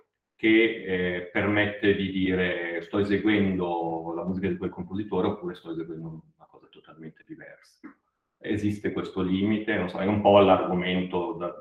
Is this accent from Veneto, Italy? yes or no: no; Lombardy, Italy; io da lombardo, non so, adotto le E di un certo tipo e le preferisco perché per il mio orecchio sono...